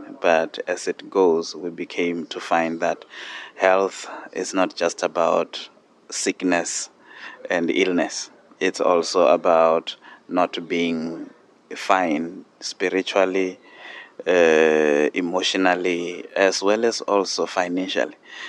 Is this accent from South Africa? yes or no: yes; South Africa; now in Canada; But in essence, I am from South Africa